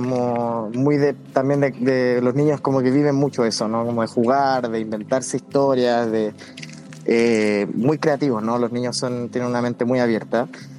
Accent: Valdivia, Los Ríos, Chile; en Valdivia también, como bien decía, soy de allá, entonces, soy de Valdivia, no sé si lo dijimos, pero claro, lo menciono

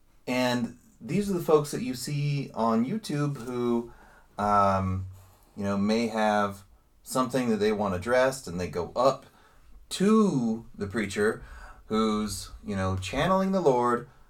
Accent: the South, United States; I grew up in the South, so I'm privy to this kind of thing.

